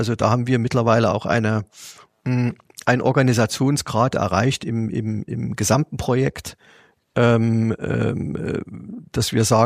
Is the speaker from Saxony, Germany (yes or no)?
yes; Leipzig, Saxony, Germany; als Leipziger